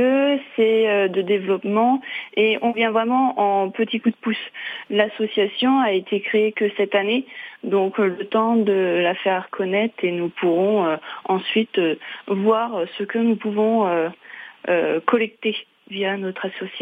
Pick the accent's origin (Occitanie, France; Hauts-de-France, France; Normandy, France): Normandy, France; j'ai suivi mon compagnon au sud de la France. Ah bah, je suis normande. Je viens de Normandie.